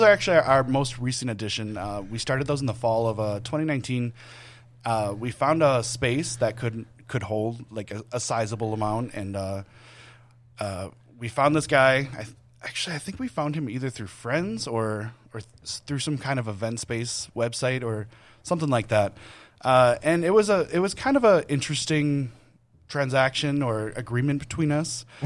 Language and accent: English; New York, United States; now in Los Angeles, United States; because when we had moved to LA, because we came from New York, freshly after we were married